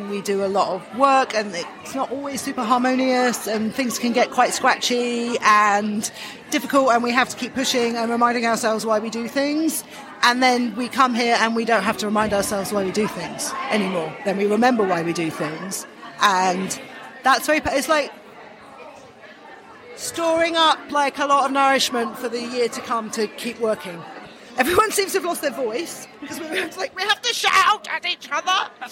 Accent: Brighton, South East England, United Kingdom; I'm from Brighton in the south of England.

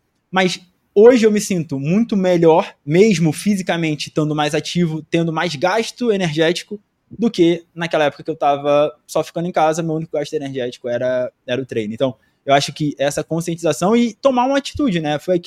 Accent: Rio de Janeiro, Brazil; now in São Paulo, Brazil; eu sou do Rio. Eu não conheço ninguém em São Paulo, né? Ninguém. Uhum. Não fui criado aqui

